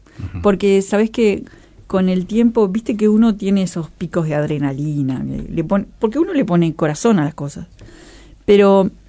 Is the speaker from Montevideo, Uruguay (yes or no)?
no; San Gregorio de Polanco, Tacuarembó, Uruguay; Volvería siempre al San Gregorio de mi infancia, en Tacuarembó.